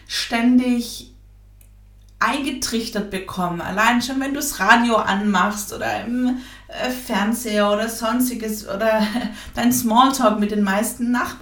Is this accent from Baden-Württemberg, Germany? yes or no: yes; Baden-Württemberg, Germany; hier im Schwabenland, wo ich herkomme, da wird eh so viel gebruddelt und gemotzt.